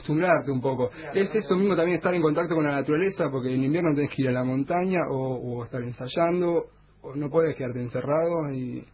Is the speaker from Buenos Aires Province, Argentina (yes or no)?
no; Ushuaia, Tierra del Fuego, Argentina; Soy de Ushuaia.